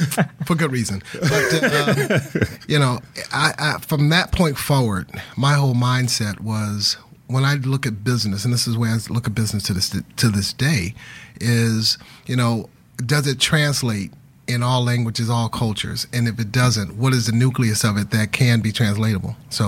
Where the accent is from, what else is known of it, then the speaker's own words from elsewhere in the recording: Detroit, Michigan, United States; So I initially came from Detroit, Michigan, with a degree from Michigan State University.